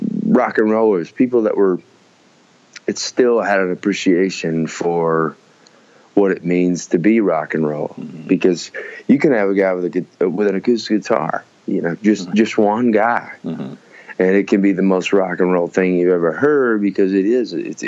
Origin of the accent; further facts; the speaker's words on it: Birmingham, Alabama, United States; So for me, you know, growing up in Birmingham and being an Alabamian, you know, it's just somebody, you can't help but get touched by the culture, and especially the Southern culture of it